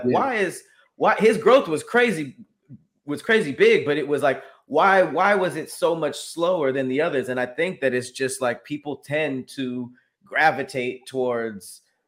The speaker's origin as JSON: {"language": "English", "town": "Los Angeles", "region": "California", "country": "United States", "said": "I'm from Los Angeles, like, I grew up around Mexican people"}